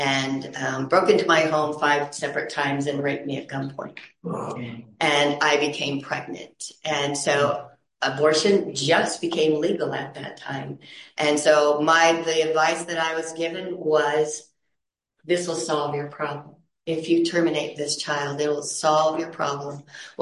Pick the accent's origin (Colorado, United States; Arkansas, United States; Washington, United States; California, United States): Colorado, United States; Growing up in Colorado, we fished a lot, but I didn't love lake fishing.